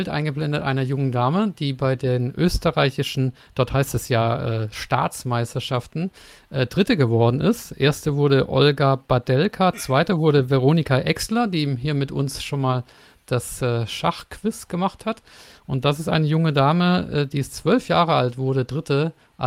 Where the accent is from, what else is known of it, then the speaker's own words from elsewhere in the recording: Baden-Württemberg, Germany; Das freut mich natürlich als Schwabe.